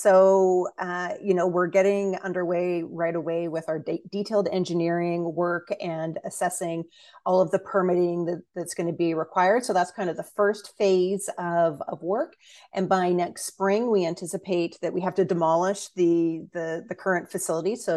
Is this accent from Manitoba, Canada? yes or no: no; British Columbia, Canada; as British Columbians, we can all be proud